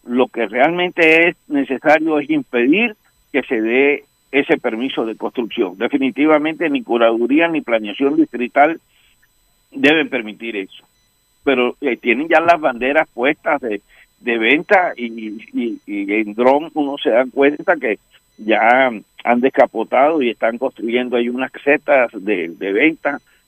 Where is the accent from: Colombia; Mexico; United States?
Colombia; Barranquilla, Atlántico; como barranquillero creo que debo hacerlo